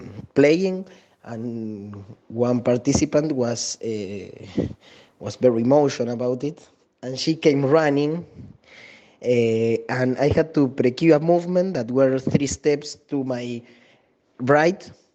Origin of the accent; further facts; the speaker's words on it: Buenos Aires, Argentina; I am 27 years old. I am from Argentina, Buenos Aires.